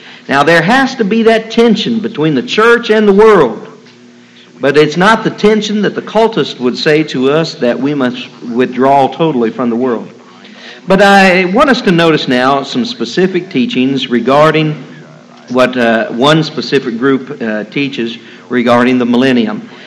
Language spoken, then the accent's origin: English; Columbus, Ohio, United States; I can remember growing up in Columbus, and we'd have school programs